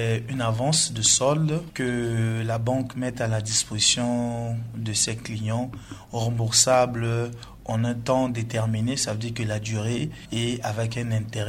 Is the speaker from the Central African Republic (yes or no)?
yes; Central African Republic; chez nous, en République centrafricaine